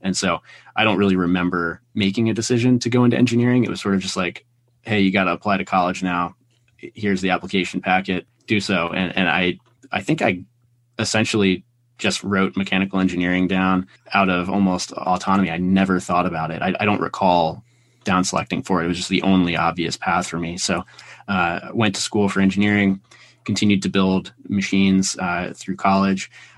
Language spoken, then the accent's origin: English; Virginia, United States; And so I grew up in Northern Virginia, and we had about 30 acres, and I kind of went wild.